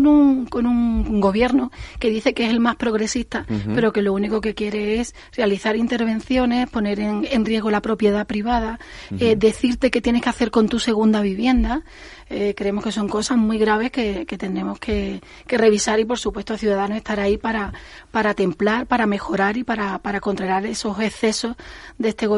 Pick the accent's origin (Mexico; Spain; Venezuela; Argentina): Spain; Jerez de la Frontera, Andalusia; como el de Jerez de la Frontera, que de donde yo soy.